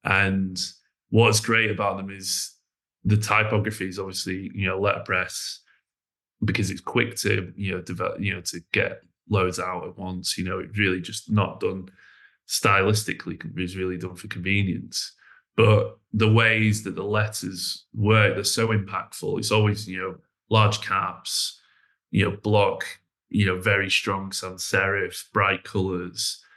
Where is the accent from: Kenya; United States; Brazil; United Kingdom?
United Kingdom; Chorley, North West England; because I'm from Chorley, so I'm from just down the road from Preston.